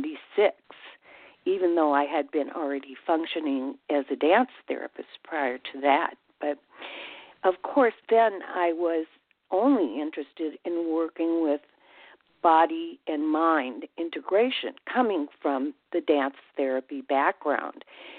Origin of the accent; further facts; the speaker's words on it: Minneapolis, Minnesota, United States; moved away as an adult; I came from Minneapolis, Minnesota to go to college at UCLA